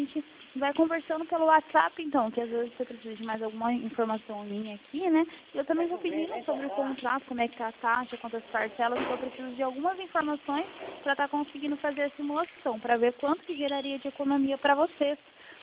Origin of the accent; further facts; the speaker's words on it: Paraná, Brazil; eu sou aqui do Paraná, na verdade.